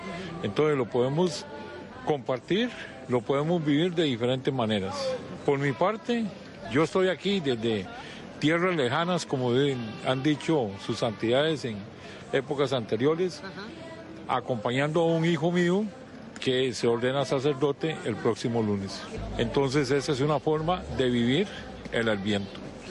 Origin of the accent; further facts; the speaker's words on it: Costa Rica; Costa Rica. Es un país muy lleno de paz, tranquilidad.